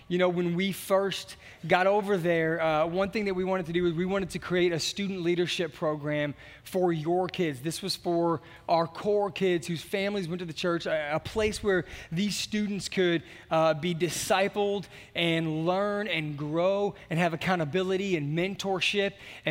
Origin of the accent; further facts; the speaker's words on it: Warrenton, Missouri, United States; We're from Warrenton, Missouri, hometown of Pastor Bill.